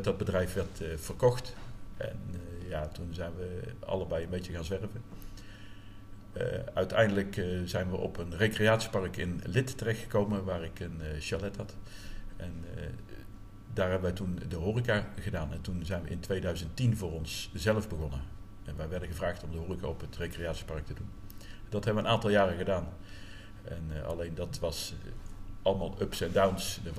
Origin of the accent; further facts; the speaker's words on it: Zaltbommel, Gelderland, Netherlands; ik ben geboren en getogen in Zaltbommel.